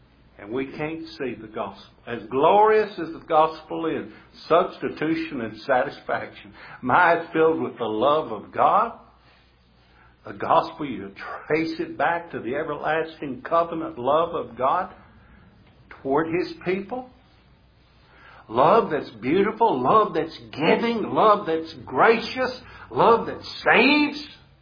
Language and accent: English; the South, United States; accent: Southern; I'm sure I mispronounced a lot of words. I'm a Southerner. Hey, we attack it the way we can. I speak Southern.